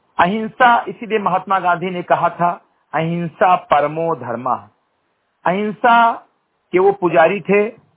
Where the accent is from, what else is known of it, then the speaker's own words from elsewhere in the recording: Bahraich, Uttar Pradesh, India; ग्राम सभा समरी कटही विकासखंड मेनपुरवा जनपद बहराइच का मूल निवासी हूं